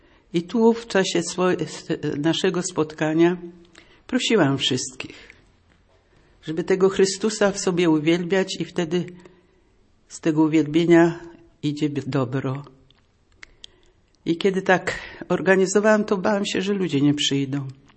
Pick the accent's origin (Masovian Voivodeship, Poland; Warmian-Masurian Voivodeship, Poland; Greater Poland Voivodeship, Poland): Greater Poland Voivodeship, Poland; Gniezno; No każdy już wie, że jestem